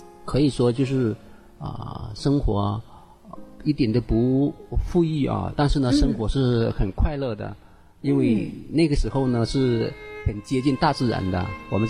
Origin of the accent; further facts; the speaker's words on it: Hainan, China; 我家是在海南岛，在天涯海角。